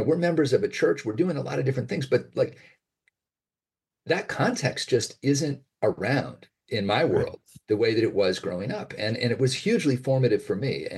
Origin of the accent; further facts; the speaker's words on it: Amherst, Massachusetts, United States; now in Manhattan, United States; I grew up in Amherst, Massachusetts, on a street that was right next to UMass, like the most densely populated square quarter mile in the world